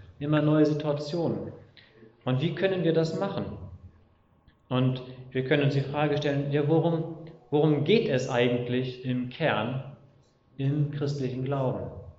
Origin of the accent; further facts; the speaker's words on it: Porta Westfalica, North Rhine-Westphalia, Germany; Ich komme aus Porta Westfalica.